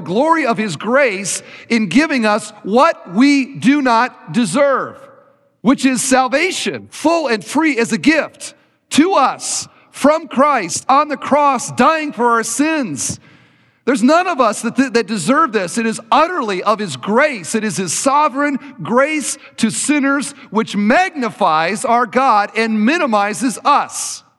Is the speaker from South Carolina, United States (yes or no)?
no; Cedar Falls, Iowa, United States; I grew up in Cedar Falls, Iowa.